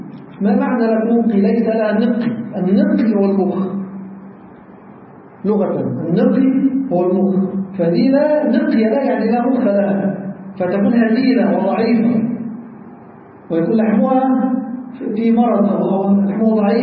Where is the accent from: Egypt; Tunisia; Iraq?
Egypt; عندنا في مصر